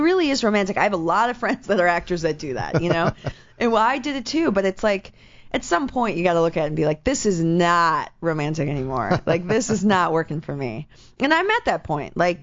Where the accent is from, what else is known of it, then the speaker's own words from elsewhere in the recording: Midwest, United States; Let me tell you, I'm from the Midwest.